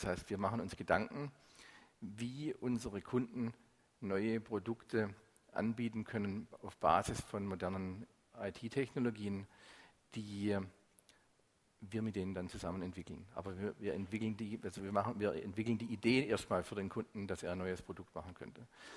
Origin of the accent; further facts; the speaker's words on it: Southern Germany, Germany; Wir als Süddeutsche sind ja die Passagiere, die hier permanent durchzischen in die Vorarlberger Alpen